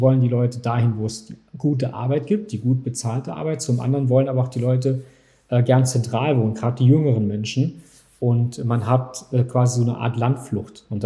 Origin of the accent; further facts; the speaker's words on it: Saarland, Germany; Ja, wir sind ja aus dem Saarland